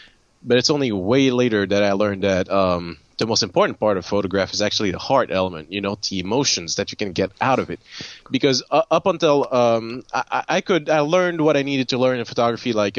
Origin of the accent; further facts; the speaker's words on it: Haiti; I'm actually Haitian. I was born in Haiti. My dad is French, but his line comes from Vietnam. So I'm French, Haitian, Vietnamese